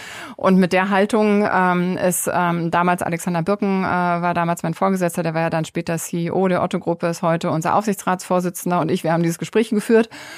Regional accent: East Germany, Germany; Ich bin ja in der DDR aufgewachsen. Ich war 14, als die Wende ist.

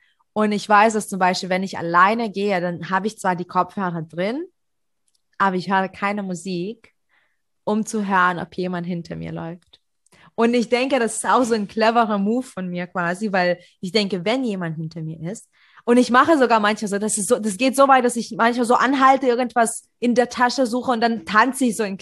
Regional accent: Leipzig, Saxony, Germany; ich fühle mich sicher in Leipzig und ich bin Leipziger, das ist mein Zuhause.

